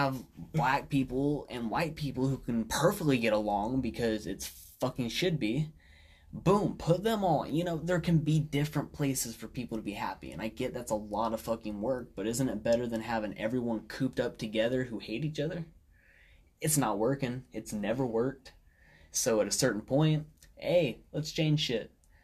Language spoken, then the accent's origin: English; Indiana, United States; Well, we grew up in Indiana, and the reason we moved to Colorado is because it has more opportunity for us.